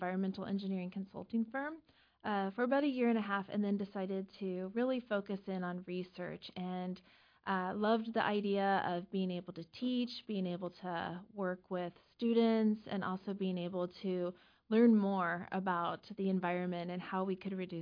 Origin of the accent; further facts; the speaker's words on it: El Dorado, Kansas, United States; So I'm from El Dorado, Kansas. It's a fairly small town outside of Wichita, and just grew up in the country.